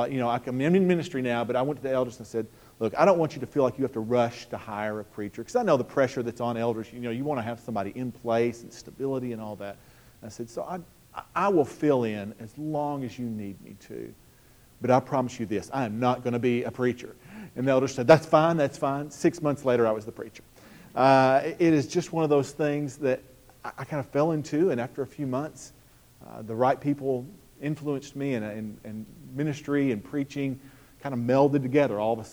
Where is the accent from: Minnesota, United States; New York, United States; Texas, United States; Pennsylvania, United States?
Texas, United States; Texarkana; I was born and raised in Texarkana, Texas.